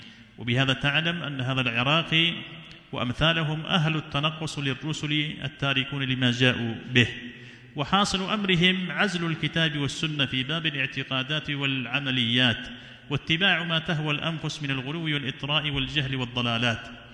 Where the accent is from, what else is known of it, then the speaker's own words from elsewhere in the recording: Yemen; وعندنا في اليمن وش يقولون في الذهاب إلى الجند؟